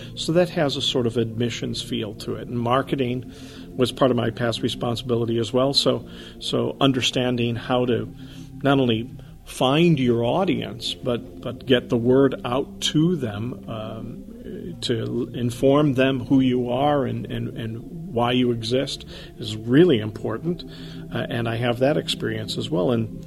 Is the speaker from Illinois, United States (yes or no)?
yes; Chicago, Illinois, United States; I grew up in Chicago, and after finishing high school, I went to a very small liberal arts college, Eureka College, in a town that is not dissimilar to Pella.